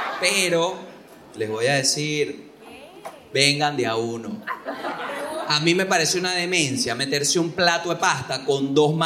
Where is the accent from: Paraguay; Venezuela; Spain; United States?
Venezuela; La Guaira; yo soy de La Guaira y así aprendí a besar yo.